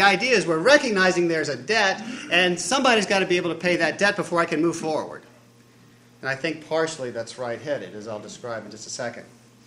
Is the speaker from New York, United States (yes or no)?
no; Louisiana, United States; I'm going down to that area tomorrow, and I'm from Louisiana